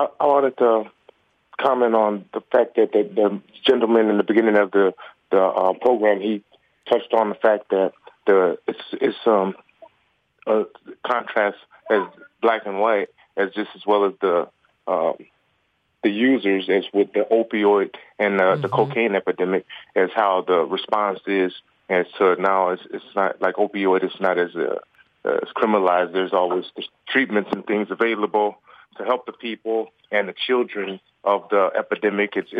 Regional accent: Chicago, Illinois, United States; born there; And just based on my zip code where I was born in Cabrini Greens

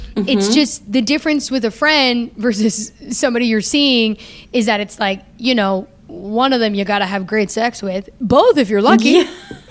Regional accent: Canada; we're both Canadian

